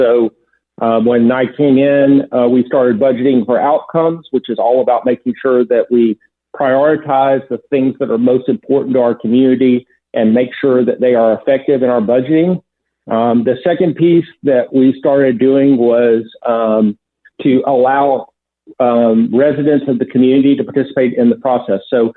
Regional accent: Chattanooga, Tennessee, United States; I was born in Chattanooga, have lived virtually my whole life here. And as a Southerner, we know that we're the birthplace of slavery. We're the place of Jim Crow.

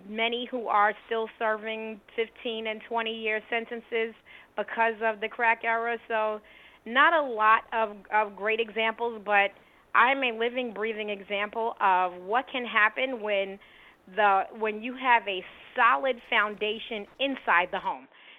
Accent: New York City, New York, United States; I was born in Jamaica, Queens, and raised in Jamaica, Queens, New York. And I moved to Harlem about 17 years ago, so I'm now a Harlemite.

